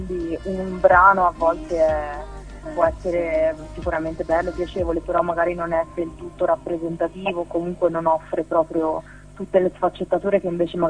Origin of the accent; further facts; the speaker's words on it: Tuscany, Italy; sono toscana, anche se ho vissuto per un periodo a Roma